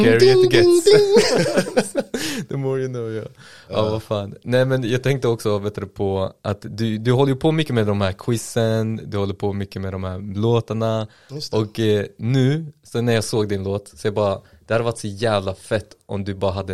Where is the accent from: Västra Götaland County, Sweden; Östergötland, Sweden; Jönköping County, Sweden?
Västra Götaland County, Sweden; Hjälbo; Jag bor i Hjälbo. Jag är från Hjälbo.